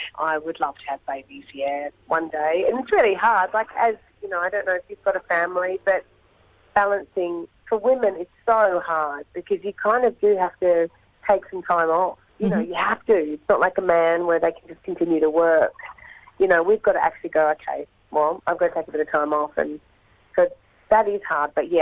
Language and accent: English; Australia; when you work in Australia, you go, oh, I'm Australian. And I go, I'm really lucky because I'm Australian